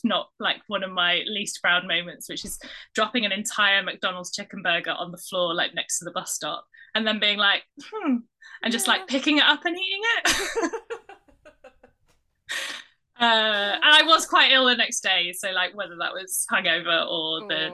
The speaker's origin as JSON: {"language": "English", "region": "North East England", "country": "United Kingdom", "tie": "born or raised there", "moved": "as an adult", "lives_now": "London, United Kingdom", "said": "so I grew up in the Northeast, and like Middlesbrough was my kind of nearest big town, I guess, but I was a bit further out."}